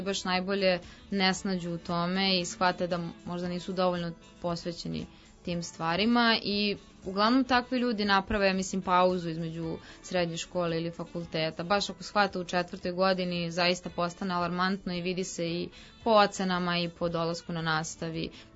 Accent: Stara Pazova, Vojvodina, Serbia; Ja sam odrasla u Staroj Pazovi gde, da kažem, i nije to toliko, da kažem, specifično

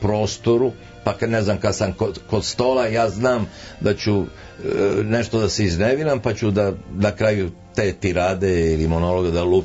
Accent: Belgrade, Serbia; first language Macedonian; Prvi je moj maternji jezik koji je u sred Beograda bio makedonski. I moji tad nisu znali, su došli, ja sam rođeni Beograđanin i tako dalje, ali oni još nisu znali da li će ostati u Beogradu ili će se vratiti u Makedoniju.

